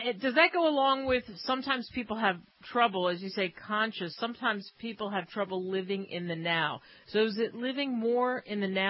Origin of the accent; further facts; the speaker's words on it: Northeast, United States; since I grew up in the Northeast, but I've lived all over the place